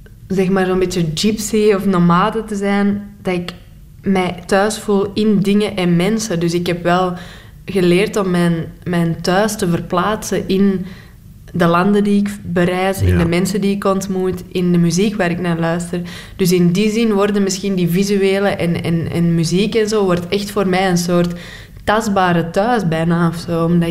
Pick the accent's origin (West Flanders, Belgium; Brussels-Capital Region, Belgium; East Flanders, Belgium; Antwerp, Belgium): Antwerp, Belgium; Maar echt Antwerps kan ik niet. Dus iedereen zal meteen horen dat ik van Antwerpen ben in België. Maar echt Antwerps dialect kan ik niet.